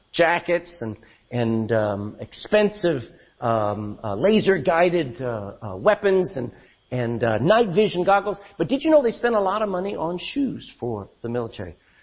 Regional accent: Texas, United States; I grew up in Texas. We didn't wear shoes until we were teenagers.

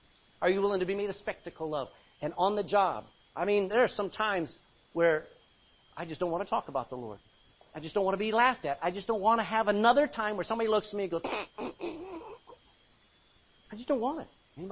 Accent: Texas, United States; I mean, you're Irish, I'm Texan. We're not that different.

